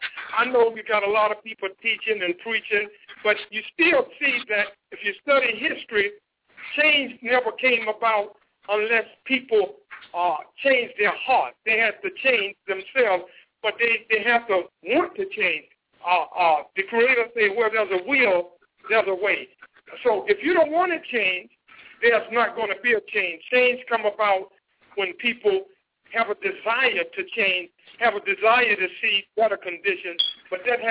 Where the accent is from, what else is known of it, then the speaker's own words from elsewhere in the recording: Durham, North Carolina, United States; I'm myself from this state that we're in, North Carolina. I'm from Durham, North Carolina.